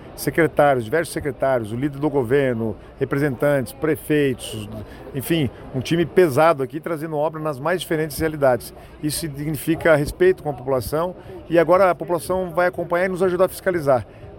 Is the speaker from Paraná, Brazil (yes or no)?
yes; Pato Branco, Paraná, Brazil; eu sou de Pato Branco, para um piá de Pato Branco, que é filho de professor, que não vem de uma família importante na política.